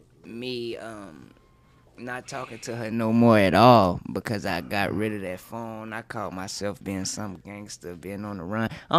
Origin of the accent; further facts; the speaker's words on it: the South, United States; I was just, you know, I'm from the South. My mama don't play.